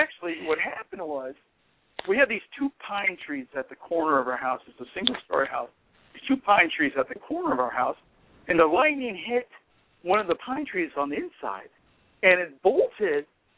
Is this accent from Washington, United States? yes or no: no; California, United States; she's from Montana, I'm from California.